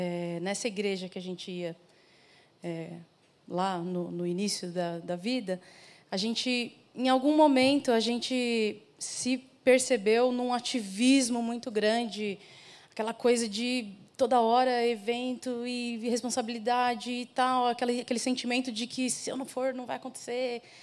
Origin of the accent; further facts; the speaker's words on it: São Paulo, Brazil; Eu sou paulistana, nasci, cresci, moro aqui desde sempre. Meus pais são mineiros.